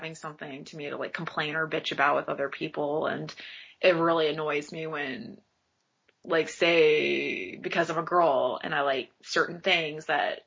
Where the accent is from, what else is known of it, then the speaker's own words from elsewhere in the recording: United States; Well, I grew up in America, so I pretty much watched it on a Toonami, like, every day.